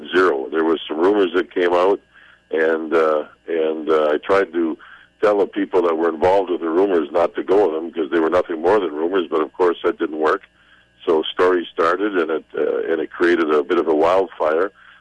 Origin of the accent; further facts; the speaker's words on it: Calgary, Alberta, Canada; moved away; also born or lived in St. Louis / New York; as you know, I grew up in Calgary, played junior hockey there, spent a couple years in St. Louis as a player, then was traded to New York and spent 28 years there